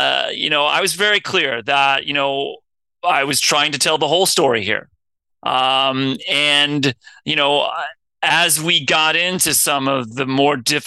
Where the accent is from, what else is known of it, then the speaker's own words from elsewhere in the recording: Cincinnati, Ohio, United States; So, you know, I'm from Cincinnati originally too. I was born on the West Side, which is the part of town where Pete lived his whole childhood. And ultimately I was raised for most of my childhood on the East Side of Cincinnati.